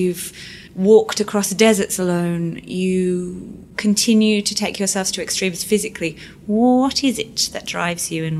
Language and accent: English; Yorkshire and the Humber, United Kingdom; I'm from Yorkshire.